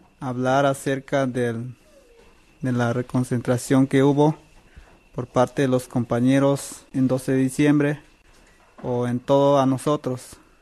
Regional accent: Chiapas, Mexico; somos 100% mexicanos, somos originarios como chiapanecos.

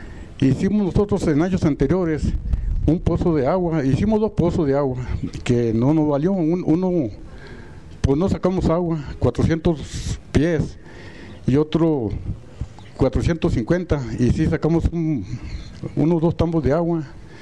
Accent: Ciudad Juárez, Chihuahua, Mexico; Vengo de Ciudad Juárez, la última loma de Chihuahua, de Ciudad Juárez.

